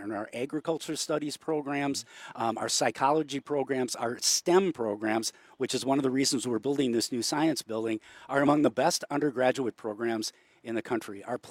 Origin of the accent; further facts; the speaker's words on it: Amery, Wisconsin, United States; I grew up in Amory in Polk County. We're part of the Twin Cities metropolitan area